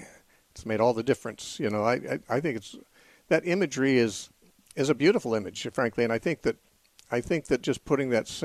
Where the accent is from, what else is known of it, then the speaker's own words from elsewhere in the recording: Covina, California, United States; when I was growing up in Covina, they didn't have a Covina accent like yours.